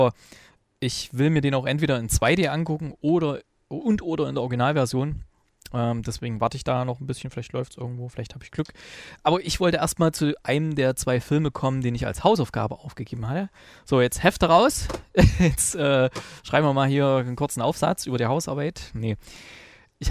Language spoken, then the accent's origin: German; Gera, Thuringia, Germany; überlegt, ob ihr vielleicht in meiner alten Heimat-Sneak da in Gera